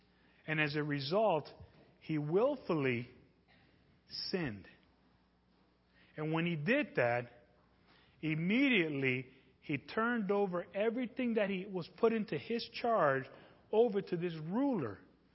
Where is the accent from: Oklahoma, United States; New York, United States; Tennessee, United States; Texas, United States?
New York, United States; New York City; also born or lived in Puerto Rico; See, when I grew up in New York City, born in Puerto Rico, grew up in New York City, I really enjoyed salsa music.